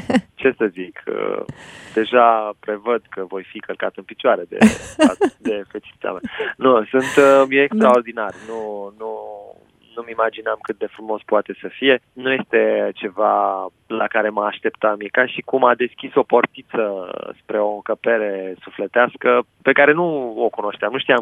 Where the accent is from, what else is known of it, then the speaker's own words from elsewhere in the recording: Iași, Iași County, Romania; În plus, sunt original din Iași